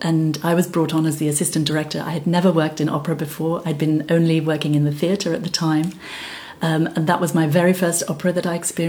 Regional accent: Wales, United Kingdom; because I was brought up in Wales, and we have a lot of music in our lives.

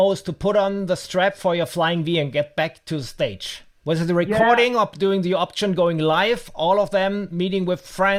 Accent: Dortmund, North Rhine-Westphalia, Germany; you opened for … in my hometown, Dortmund. I was a 14-year-old hard rock fan kid

